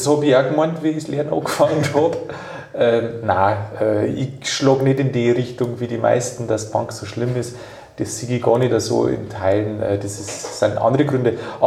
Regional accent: Bavaria, Germany; accent: Bavarian; hat einer zu mir gesagt … das, was du sprichst, das ist kein Hochdeutsch, das ist Bayerisch.

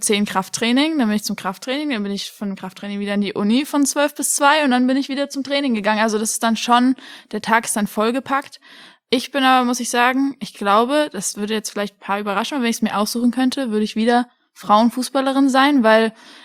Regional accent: Oppenheim, Rhineland-Palatinate, Germany; ich bin in Oppenheim aufgewachsen, das ist ja nicht weit weg

